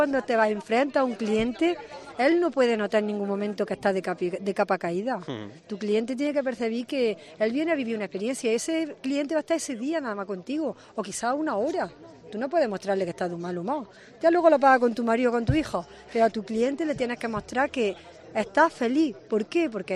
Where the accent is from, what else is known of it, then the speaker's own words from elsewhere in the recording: Torre del Campo, Andalusia, Spain; born there; also born or lived in Quesada; Efectivamente, yo nací en Torre del Campo. Soy torrecampeña de nacimiento y por motivo de trabajo pues me fui al Parque Natural de Cazorla Segura de La Villa y soy hija adoptiva de Quesada